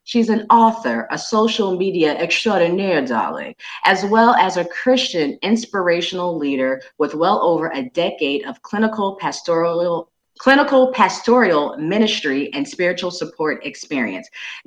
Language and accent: English; New York, United States; now in South Carolina, United States; my cousin that I grew up with originally in New York, and then I migrated to South Carolina.